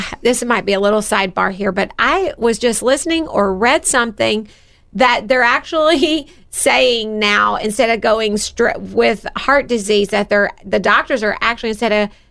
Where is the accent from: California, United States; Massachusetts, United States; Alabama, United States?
Alabama, United States; I'm from Alabama. Everybody drinks sweet tea.